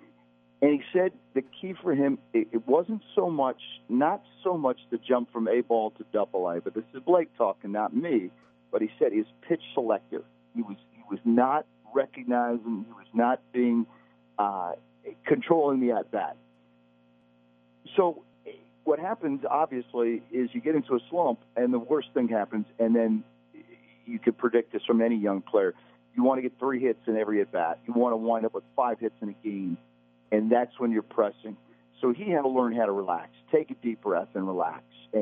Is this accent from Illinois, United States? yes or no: no; New York, United States; all when you're born and raised in New York, you know, all things go back to the Yankees